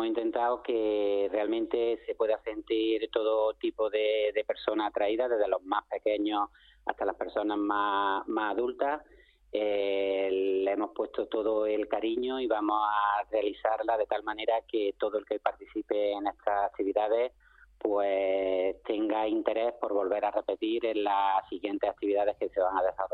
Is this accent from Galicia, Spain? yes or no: no; Málaga, Andalusia, Spain; que mejor ya que somos malagueños que precisamente poner en valor nuestra provincia